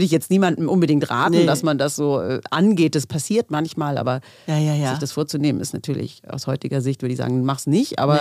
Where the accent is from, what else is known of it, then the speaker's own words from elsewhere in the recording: Stuttgart, Baden-Württemberg, Germany; ich habe als Kind in Stuttgart in einer Tanzschule getanzt mit Gehörlosen zusammen.